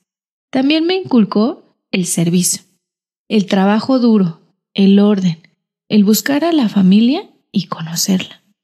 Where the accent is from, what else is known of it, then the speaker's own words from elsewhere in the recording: Mexico City, Mexico; Crecí al norte de la ciudad, soy chilanga, en una casa de autoconstrucción, siempre rodeada de mi núcleo.